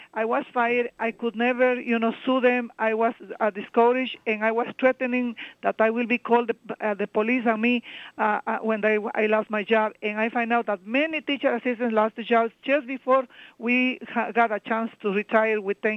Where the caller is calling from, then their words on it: United States; I'm calling from Austin in New York, and I like what the girl is doing